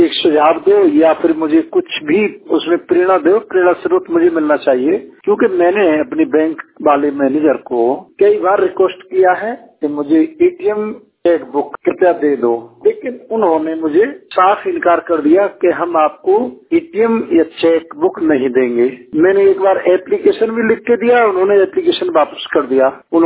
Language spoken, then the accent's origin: Hindi; Uttar Pradesh, India; मैं उत्तर प्रदेश का रहने वाला हूं